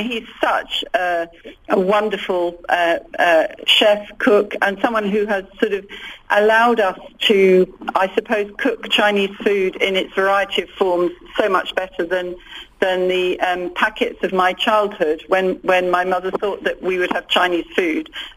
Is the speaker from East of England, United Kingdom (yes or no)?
yes; Cambridge, East of England, United Kingdom; I was born and brought up in Cambridge